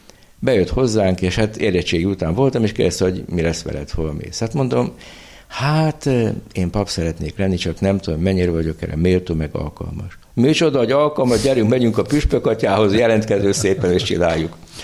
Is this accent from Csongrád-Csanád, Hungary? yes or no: no; Székesfehérvár, Fejér, Hungary; gyerekkoromban is így nőttem fel. Hát Fehérváron, ami egy 60-70 ezer város volt, voltunk 15-16-an iskola hittára beiratva.